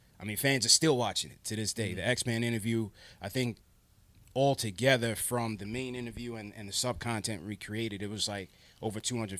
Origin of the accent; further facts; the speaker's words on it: United States; I mean, as a Jamaican American, my whole family's Jamaican.